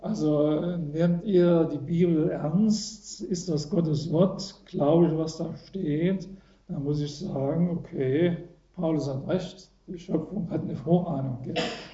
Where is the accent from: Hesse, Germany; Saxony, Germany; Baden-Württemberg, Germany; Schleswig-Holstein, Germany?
Saxony, Germany; ich bin aus Sachsen, gell? Ich muss sagen, in Sachsen sagen sie alle tot, gell?